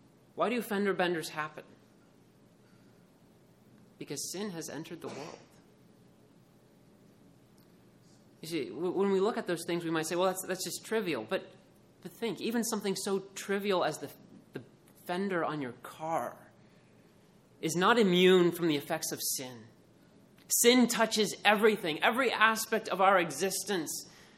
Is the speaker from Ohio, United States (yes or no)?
yes; Columbus, Ohio, United States; I'm from Columbus, Ohio, and I was thinking, well, what are people in Wisconsin like?